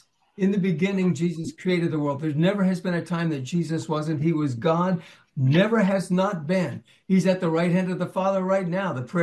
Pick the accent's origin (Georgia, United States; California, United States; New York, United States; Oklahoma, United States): California, United States; I grew up in California.